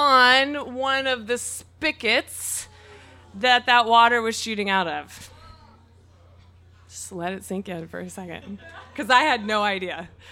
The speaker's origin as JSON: {"language": "English", "region": "Mississippi", "country": "United States", "said": "So as Mary said, I'm from Mississippi. And as we all know, Mississippi does not have a great educational system."}